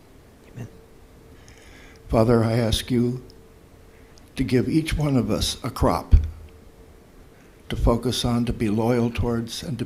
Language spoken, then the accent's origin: English; Midwest, United States; I grew up in the Midwest, and the primary thing there was in the farmers focusing on their crop.